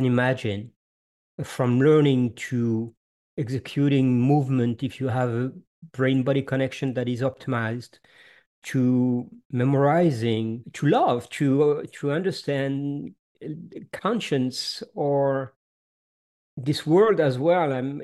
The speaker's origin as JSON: {"language": "English", "country": "France", "first_language": "Italian", "second_language": "English", "lives_now": "Canada", "said": "Yes. Well, I'm French. I was born in France, but my parents are Italian, both of them. And my first language was Italian."}